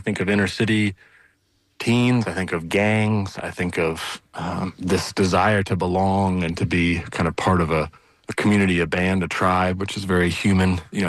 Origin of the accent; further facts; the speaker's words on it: Norwich, Vermont, United States; is that valley where I was raised in Norwich, Vermont, and just was there catching salamanders and frogs.